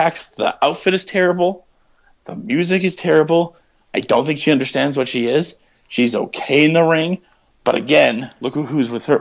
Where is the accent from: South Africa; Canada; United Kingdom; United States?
Canada; That's not our place. We're Canadian.